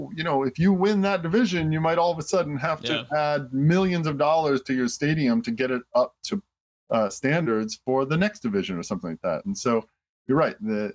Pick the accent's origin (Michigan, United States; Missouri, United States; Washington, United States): Michigan, United States; Detroit; because we grew up in Detroit, so we used to get CBC